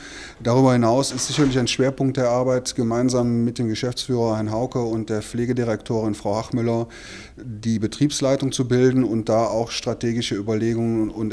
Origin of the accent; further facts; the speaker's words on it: Aachen, North Rhine-Westphalia, Germany; now in Haltern, Germany; Ich bin 53 Jahre alt, in Aachen geboren, doch zur Schule gegangen, habe dort studiert und habe dann 12 Jahre lang am Universitätsklinikum in Aachen gearbeitet. Bin dann über einen kleinen Zwischenstopp in Düsseldorf hier 2002 nach Haltern gekommen.